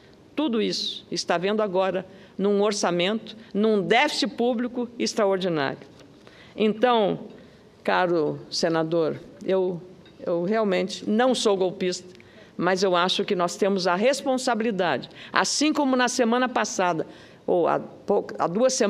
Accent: Brazil; temos orgulho como brasileiros

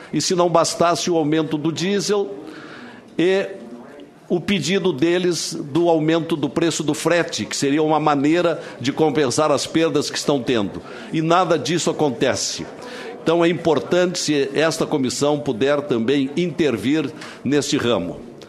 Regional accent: Rio Grande do Sul, Brazil; o meu entusiasmo como gaúcho

